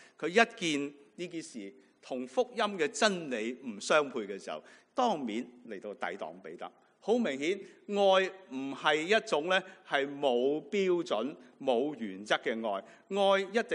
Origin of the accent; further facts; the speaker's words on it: China; 我们中国人说最好吃的就是猪肉啦